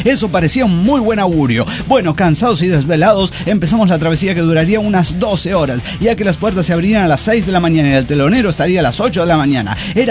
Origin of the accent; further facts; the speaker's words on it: Zacualpan, Veracruz, Mexico; de Zacualpan, Veracruz.